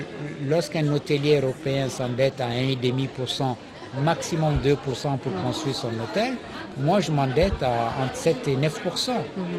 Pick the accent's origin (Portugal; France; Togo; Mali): Mali; Moi je suis malien, j'ai un passeport malien.